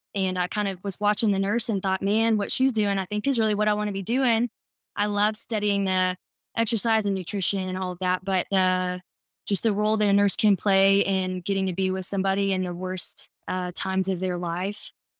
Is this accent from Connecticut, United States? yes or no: no; Texas, United States; now in Tyler, United States; I am currently living in Tyler, Texas. I'm from the Dallas area originally, but I've been here for quite a while, about a decade now.